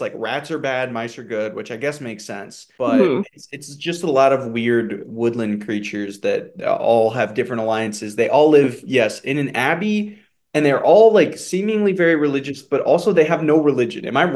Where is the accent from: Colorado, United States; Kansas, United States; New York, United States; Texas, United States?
Kansas, United States; I grew up in Kansas, and so I went to a very small elementary school where there were like 10 kids per class.